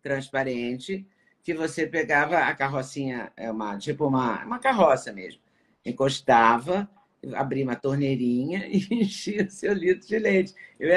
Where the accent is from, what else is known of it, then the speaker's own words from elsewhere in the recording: Juiz de Fora, Minas Gerais, Brazil; De Juiz de Fora, Minas Gerais.